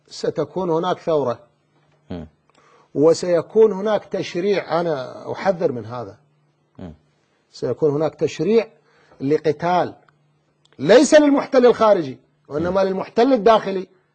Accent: Al Anbar, Iraq; أنا ابن الأنبار، أنا ما عندي مشكلة بالأنبار، بالعكس أهل الأنبار وكلهم يريدوني وكلهم أعرفهم وألتقي بيهم

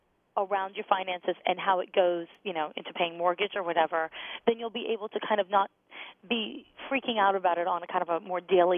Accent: Montreal, Quebec, Canada; now in United States; I am one of your people, and I've been in the States for far too long. I want to hear Canadians. You know, I'm from Montreal.

